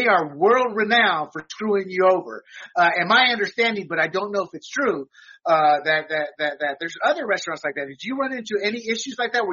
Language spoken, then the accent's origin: English; Panama; I was born and raised in Panama. I've seen voter fraud.